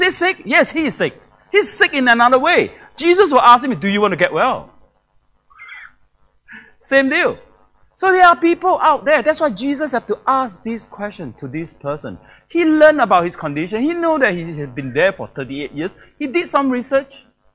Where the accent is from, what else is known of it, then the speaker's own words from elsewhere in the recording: Singapore; The background that I come from, I came from Singapore.